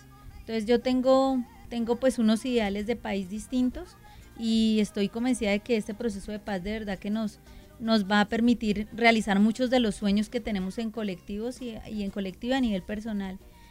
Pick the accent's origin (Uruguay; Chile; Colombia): Colombia; Bogotá; pues soy una mujer bogotana que en el 2004, hace un poquito más de 12 años, estaba estudiando licenciatura en Ciencias Sociales en la Universidad Distrital